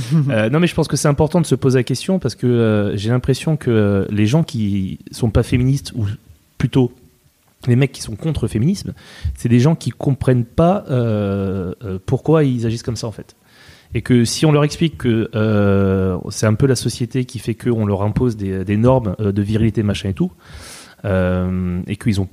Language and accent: French; Île-de-France, France; born there; Alors que je suis né dans le 92